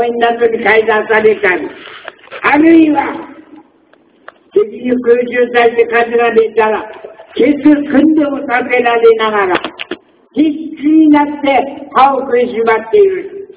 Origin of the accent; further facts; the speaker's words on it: Akita, Japan; born there; 実は私秋田の生まれ